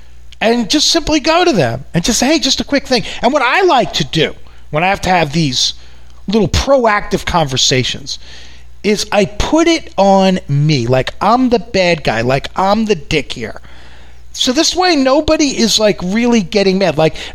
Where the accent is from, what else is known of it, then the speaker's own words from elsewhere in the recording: New York, United States; I know you guys know I'm from New York.